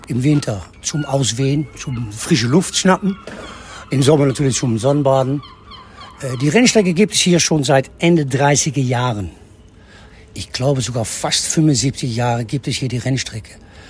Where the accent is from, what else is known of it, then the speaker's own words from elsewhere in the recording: Zandvoort, North Holland, Netherlands; Pech für meine Schwester, sie ist im Krankenhaus geboren in Haarlem. Wir haben kein Krankenhaus, sie ist also keine echte Zandvoorterin. Aber ich ja.